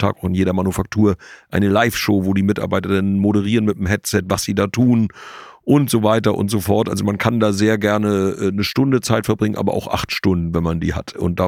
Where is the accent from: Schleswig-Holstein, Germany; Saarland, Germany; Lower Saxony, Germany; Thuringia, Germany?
Schleswig-Holstein, Germany; wir sind quasi auf dem Erdbeerfeld groß geworden, also als Kinder in Schleswig-Holstein.